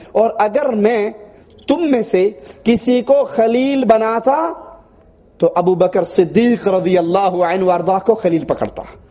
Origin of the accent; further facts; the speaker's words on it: Abdul Hakim, Punjab, Pakistan; میرے گاؤں میں عبدالحکیم سے باہر نکلو تو وہاں پر دربار ہے پیر دڑکی شاہ.